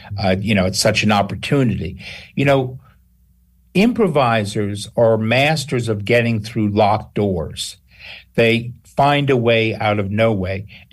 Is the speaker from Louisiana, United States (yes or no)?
yes; New Orleans, Louisiana, United States; I'm from New Orleans.